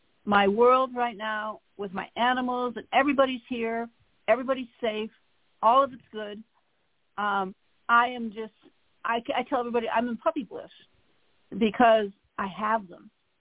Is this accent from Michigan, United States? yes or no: yes; Michigan, United States; I grew up in Michigan. It was always 100 degrees in August with 100% humidity.